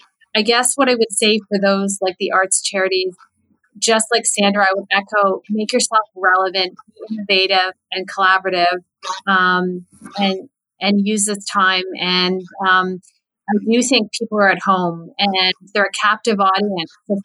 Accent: Canada; at the root, we're Canadian.

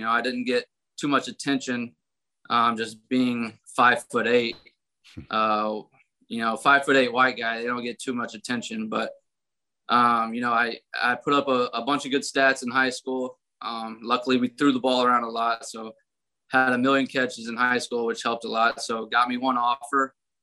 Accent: Shreveport, Louisiana, United States; also born or lived in Tennessee; I grew up in Shreveport. I actually moved there when I was in second grade. I was born in Tennessee, then moved down to Shreveport when I was in second grade. And got very acquainted with the Louisiana culture

